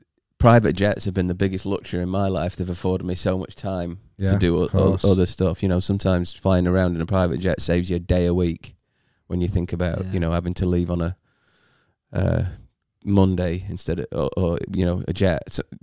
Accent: United Kingdom; as a British player

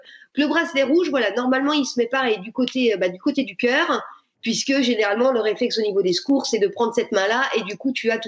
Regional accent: Bourgogne-Franche-Comté, France; Et puis moi, je suis originaire de Bourgogne et en fait, il y a un marathon à Chablis.

